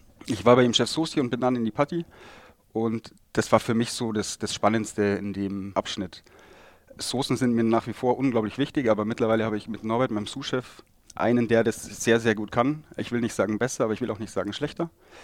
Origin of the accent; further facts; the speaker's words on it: Bavaria, Germany; Ich komme aus dem Chiemgau